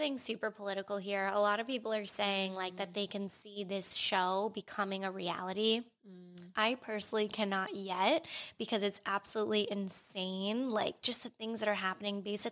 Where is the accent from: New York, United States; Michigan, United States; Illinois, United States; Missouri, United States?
New York, United States; So I'm originally from Long Island. And that's about 45 minutes outside of New York City. So when I was growing up on Long Island